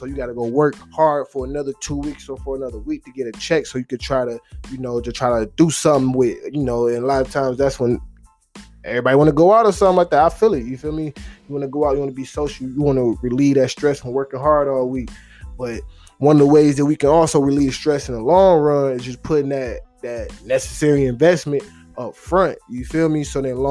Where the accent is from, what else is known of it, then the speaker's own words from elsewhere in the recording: Detroit, Michigan, United States; I know some of everybody that didn't work for Ford or drive Ford, you feel me, growing up in Detroit.